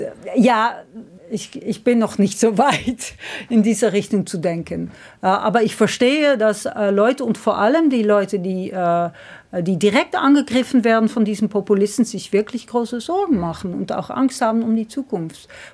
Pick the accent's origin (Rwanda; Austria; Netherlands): Netherlands; wir sind als Niederländer Menschen so wie alle anderen